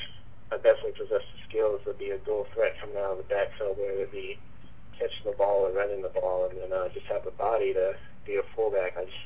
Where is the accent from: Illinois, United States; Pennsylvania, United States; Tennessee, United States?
Tennessee, United States; Nashville; born there; I was born in Nashville, so the Titans are close to my heart